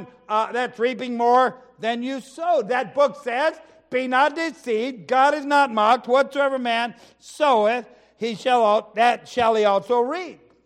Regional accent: Ohio, United States; I grew up in Lucas County, Ohio, up in northern Ohio, in the tornado belt.

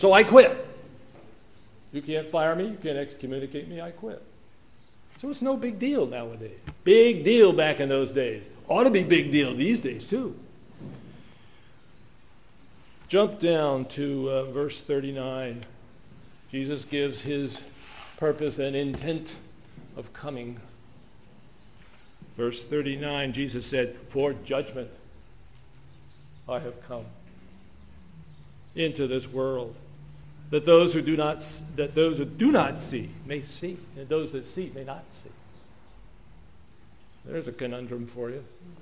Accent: Philadelphia, Pennsylvania, United States; I'm from Philadelphia, born and raised in Philadelphia. Went to Simon Gratz High School.

